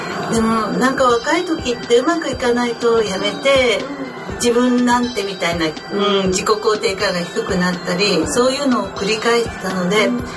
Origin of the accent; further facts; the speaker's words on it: Ito, Shizuoka, Japan; 私の実家が静岡県伊東市というところなので、うん、山と海に囲まれた自然豊かなところで